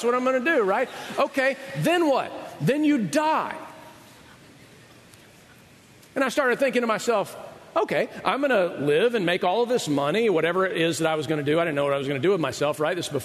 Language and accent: English; Georgia, United States; Edie and I had done some water skiing because we grew up in Georgia around lakes.